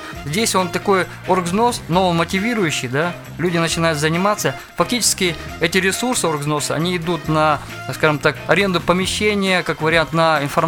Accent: Sverdlovsk Oblast, Russia; раз я из Свердловской области

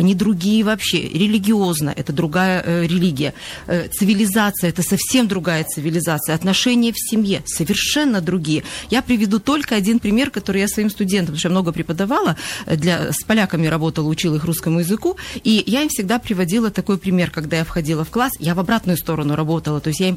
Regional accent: Russia; now in Poland; к сожалению, я россиянка, которая живет в Польше, я выслала ребенка из Польши учиться

